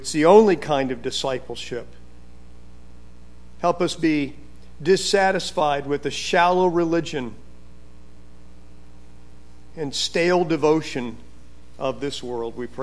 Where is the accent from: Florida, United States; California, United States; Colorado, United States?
California, United States; And growing up in California, it wasn't hard for the teachers to find palm branches.